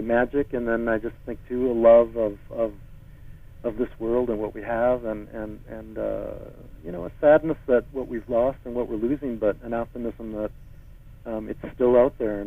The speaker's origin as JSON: {"language": "English", "region": "Minnesota", "country": "United States", "tie": "born or raised there", "said": "growing up in Minnesota, my first thought when I saw that was that it was snowing"}